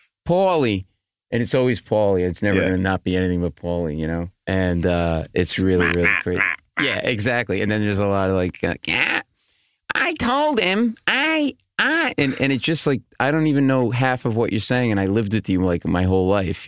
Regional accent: Rhode Island, United States; And we're fellow New Englanders. You grew up in Mass. I grew up in Rhode Island.

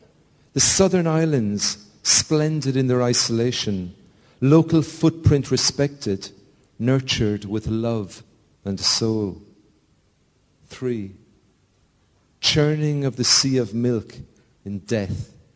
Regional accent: Ireland; You know, being Irish, it's very easy to, again, fall into the cliche of talking about suppressed land

